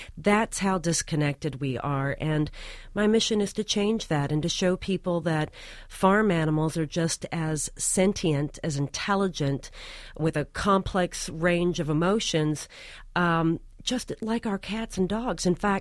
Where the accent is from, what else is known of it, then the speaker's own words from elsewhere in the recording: Louisville, Kentucky, United States; Well, I grew up in Louisville, Kentucky, and of course, every meal I ate in a Southern Baptist conservative upbringing was included meat, cheese, milk, or eggs.